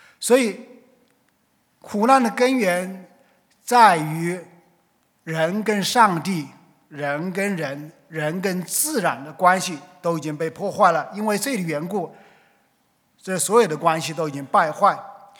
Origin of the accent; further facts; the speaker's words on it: China; 我们中国人有句话叫做善有善报，恶有恶报，